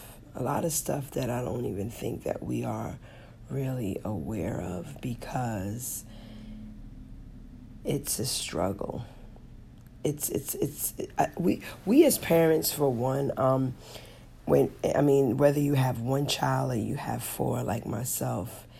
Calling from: Hawaii, United States; I am checking in from Hawaii. Yes, the island of Maui to be exact.

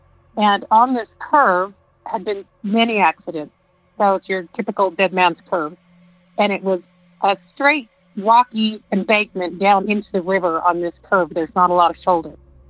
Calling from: Utah, United States; I'm calling from Utah.

